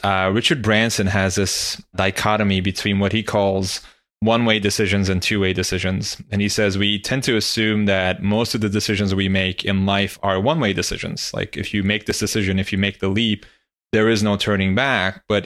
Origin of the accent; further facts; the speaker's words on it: Turkey; now in United States; like in my home country of Turkey